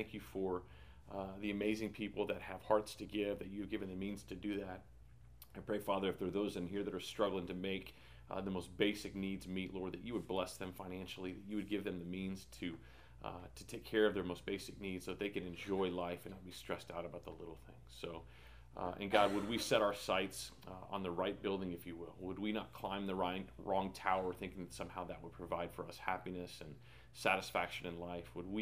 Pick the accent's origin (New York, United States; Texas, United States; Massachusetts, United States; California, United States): Texas, United States; and I come from Texas, so that's all I got.